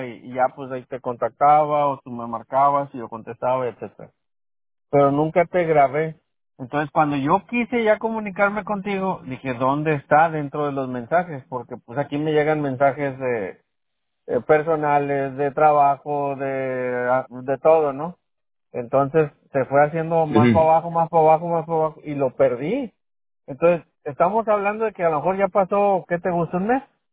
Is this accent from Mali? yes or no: no; Mexico; born there; Yo nací en México.